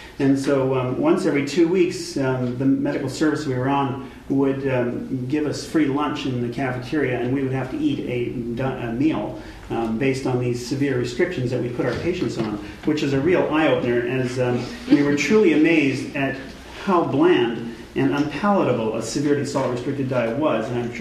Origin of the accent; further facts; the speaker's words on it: Alberta, Canada; On the dairy farm where I grew up in Southern Alberta, we would have blocks of salt, a block of salt in the pasture